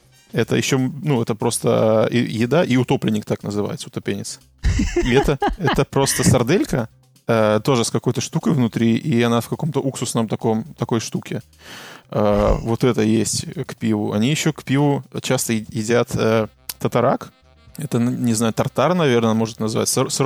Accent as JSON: {"language": "Russian", "country": "Belarus", "lives_now": "Prague, Czech Republic", "said": "ну, я из маленького города, и когда я уезжал еще из Минска, там не было такого обилия разной вьетнамской, китайской, там, я не знаю, индийской еды"}